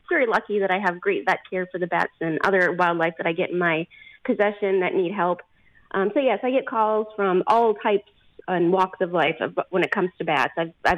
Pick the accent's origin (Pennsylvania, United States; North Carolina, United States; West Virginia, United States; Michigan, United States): Michigan, United States; moved away; So the Bat Conservancy came about because when I moved to Florida, I'm originally from Michigan.